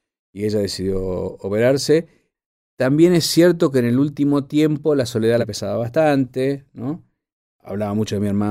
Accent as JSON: {"language": "Spanish", "country": "Argentina", "said": "Y sí, soy argentino, está todo bien con ser argentino, pero también nací en 1963. No soy hincha de 1963. Nací acá y nací en ese año."}